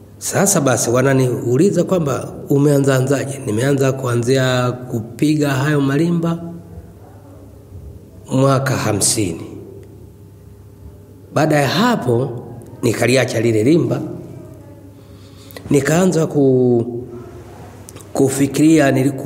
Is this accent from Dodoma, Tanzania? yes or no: yes; Dodoma, Tanzania; mimi ni mwenyeji wa Tanzania. Ni kutoka mkoa wa Kati, Dodoma, ambayo kabila langu ni Mgogo.